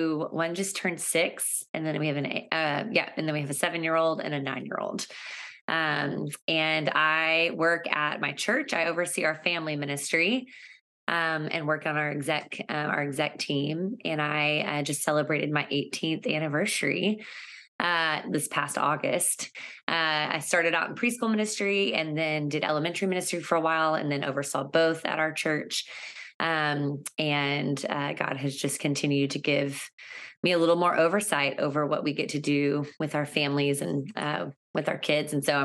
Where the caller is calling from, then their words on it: Dallas, Texas, United States; I'm coming from Dallas, Texas